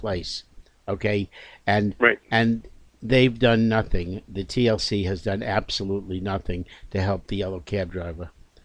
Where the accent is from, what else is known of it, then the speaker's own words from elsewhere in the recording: New York City, New York, United States; now in Florida, United States; born and raised in Brooklyn. Okay, lived all my life in Brooklyn, in upstate New York. Okay, and moved to Florida several years ago